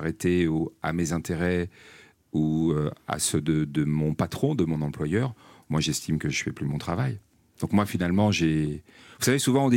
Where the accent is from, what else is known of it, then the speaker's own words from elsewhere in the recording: Neuilly-sur-Seine, Île-de-France, France; born there; je suis né à Neuilly-sur-Seine, moi, on se refait pas. Hein. Ah, ouais. Famille de Versaillaise, voilà.